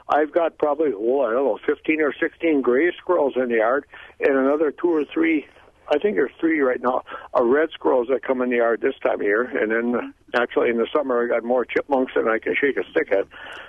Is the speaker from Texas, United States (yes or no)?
no; Sheboygan, Wisconsin, United States; I'm really 20 miles west of Crivets on Calder and Falls. Okay, and I've got a cabin over here, and then I'm from Sheboygan.